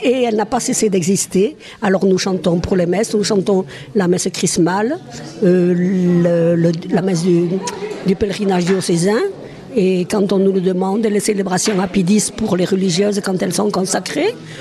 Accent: Argelès, France; born there; je suis née à Argelès, j'ai tous mes sacrements à Argelès, quoique j'habite un petit village à l'Aubalagnas, mais ma paroisse c'est Argelès.

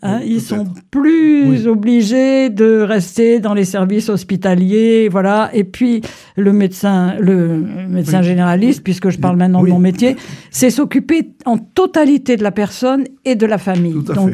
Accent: Pau, Nouvelle-Aquitaine, France; Alors, je suis paloise d'origine, c'est-à-dire que je viens de Pau. J'ai donc passé toute mon enfance et toutes les périodes scolaires à Pau.

